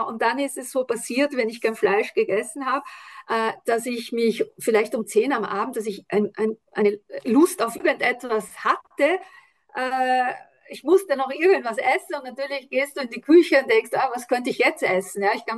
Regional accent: Aosta Valley, Italy; Und mein Papa ist 30 Kilometer nach Auster, das ist ja Hauptort des Austertals, wo ich aufgewachsen bin, gefahren.

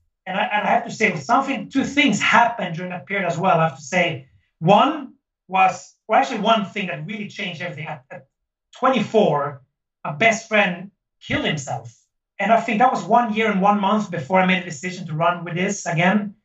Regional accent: Sweden; So I grew up in Sweden. I spent every summer of my life in Sicily, but some Swedish Italian.

